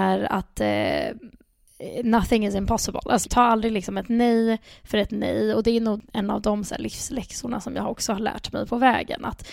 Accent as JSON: {"language": "Swedish", "town": "Stockholm", "region": "Stockholm County", "country": "Sweden", "tie": "born or raised there", "also_born_or_lived": "Ekerö", "said": "Jag är uppvuxen här i Stockholm, föddes på Ekerö. Från början där bodde jag mina första 10 år."}